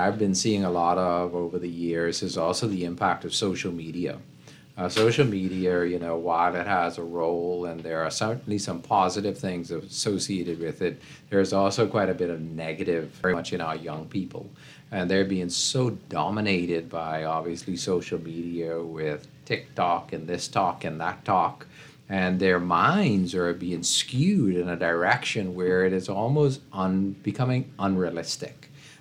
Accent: Rock Sound, Eleuthera, Bahamas; I remember as a boy growing up in Rock Sound in a small community where you would be able to go and sit on the porch of the neighbor

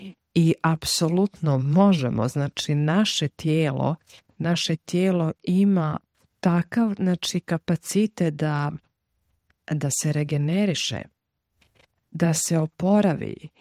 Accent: Croatia; ja sam Srpkinja iz Hrvatske

